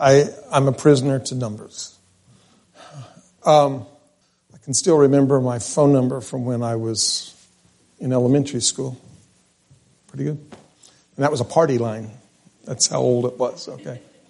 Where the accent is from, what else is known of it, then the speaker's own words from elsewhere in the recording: Chowchilla, California, United States; also born or lived in New Mexico; I was born in New Mexico, but I grew up in Chowchilla mostly.